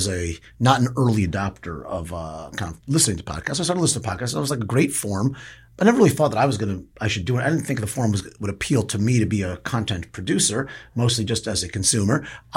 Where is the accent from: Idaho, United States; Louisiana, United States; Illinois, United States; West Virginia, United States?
Illinois, United States; Chicago; I grew up in Chicago, went to day school, Hillel Torah, North Suburban Day School in Skokie, Illinois.